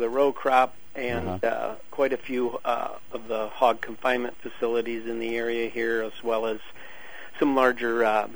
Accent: Michigan, United States; I grew up in Michigan, just north of Detroit.

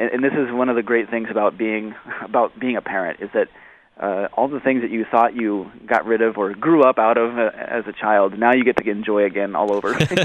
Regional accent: Portland, Oregon, United States; also born or lived in Michigan / Twin Cities; I grew up in Michigan, lived in the Twin Cities for a short bit of time, and grew up in Portland, Oregon, though, mostly, where my parents actually still live.

